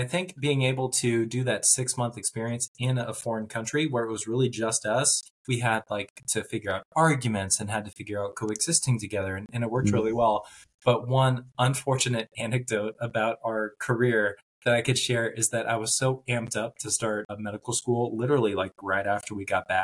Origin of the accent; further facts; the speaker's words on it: Washington, United States; So she is originally from Colorado, conveniently came up to my home state of Washington State.